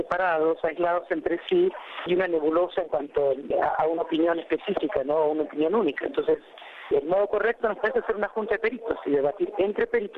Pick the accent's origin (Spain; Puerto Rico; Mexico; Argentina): Argentina; A nosotros, como peritos argentinos, nos llaman cuando ya la bolsa la han sacado del río